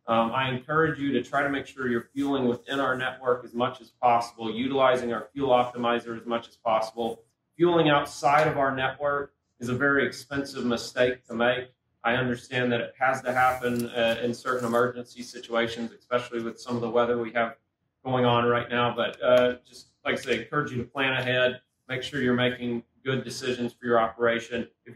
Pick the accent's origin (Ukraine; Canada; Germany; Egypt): Canada; now in Springfield, United States; I am Canadian, and I will say that I remember now why I left Canada. Whenever I step outside in Springfield, Missouri, it's a little cold for me